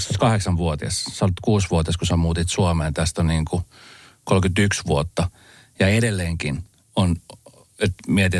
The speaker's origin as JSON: {"language": "Finnish", "country": "Colombia", "lives_now": "Finland", "said": "mä olen esimerkiksi itse huomannut, kun mä muutin Kolumbiasta, niin nyt vasta aikuisijalla ehkä on tajunnut"}